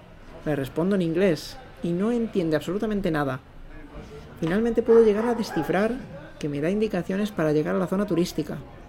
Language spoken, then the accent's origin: Spanish; Spain; Soy europeo y español más concretamente.